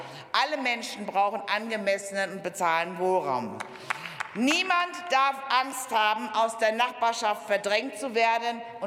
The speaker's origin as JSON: {"language": "German", "region": "Berlin", "country": "Germany", "said": "Einmal als Berlinerin."}